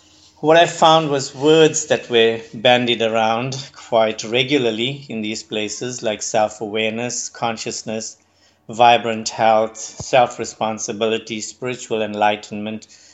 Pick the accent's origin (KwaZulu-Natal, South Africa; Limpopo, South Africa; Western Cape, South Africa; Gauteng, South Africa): KwaZulu-Natal, South Africa; Durban; now in Westville, South Africa; I'm from Durban. Grew up in a farm not too far from the city. It's called Inanda. Spent most of my childhood there.